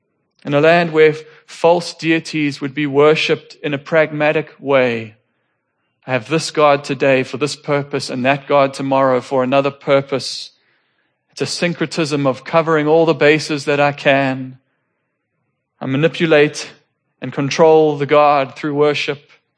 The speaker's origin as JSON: {"language": "English", "town": "Johannesburg", "region": "Gauteng", "country": "South Africa", "tie": "born or raised there", "said": "We grew up in Joburg."}